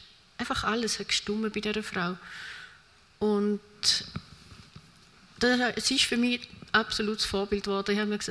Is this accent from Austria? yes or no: no; Bühler, Appenzell Ausserrhoden, Switzerland; Also, ich habe schon in der Kindheit hat es bei uns in Bühler ledige Frauen gehabt, wo ich gewusst habe, die sind ledig.